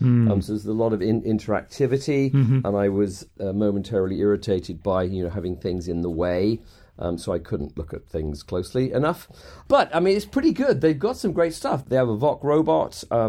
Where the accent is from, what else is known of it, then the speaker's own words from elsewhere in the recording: England, United Kingdom; And also, I'm now back from my home country of the United Kingdom.